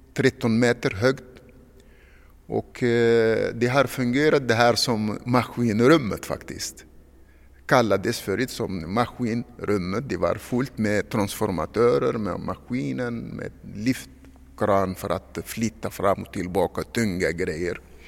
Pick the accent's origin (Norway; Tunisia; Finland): Tunisia; now in Stockholm, Sweden; Jag kom ursprungligen från Tunisien.